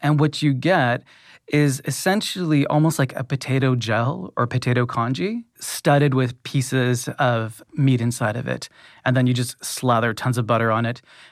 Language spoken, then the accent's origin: English; the Maritimes, Canada; Poutine râpé is when the Acadians came back to what is now the area where I grew up in the Canadian Maritimes.